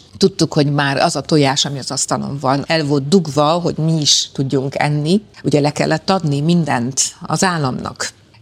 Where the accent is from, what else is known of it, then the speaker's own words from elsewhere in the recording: Brașov, Brașov County, Romania; ha beljebb megyünk Brassó fele, ahova majd bekanyarodok, hogy én már ott születtem, és ott nőttem föl, hiszen a szüleim is egymást már Brassóba ismerték meg